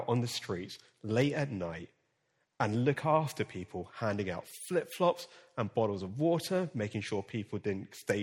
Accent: West Croydon, London, United Kingdom; also born or lived in Purley; I'm a Croydon boy. I was born and bred in West Croydon, grew up 2 minutes away from Sellers Park, went to Ecclesbourne Primary School, and then moved to Purley just before I turned to a teenager, and then went to Coulston High.

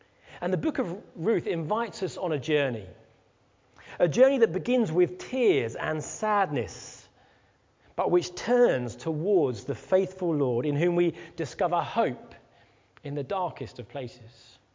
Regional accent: Leatherhead, South East England, United Kingdom; Everywhere I go and I tell people, you know, I'm from Leatherhead.

